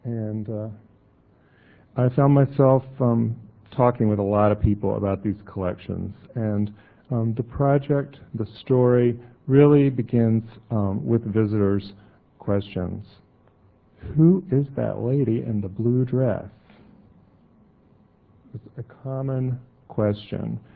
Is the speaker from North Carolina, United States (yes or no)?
yes; North Carolina, United States; To situate myself, I grew up in Appalachia in the western part of North Carolina. And when I grew up, I was aware of two Jewish families in my community and one Catholic family.